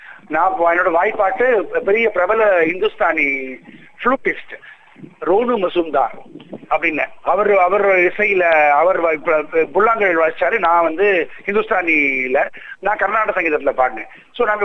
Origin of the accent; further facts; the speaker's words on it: Delhi, India; நான் வந்து டெல்லியில பிறந்து வளர்ந்தவன்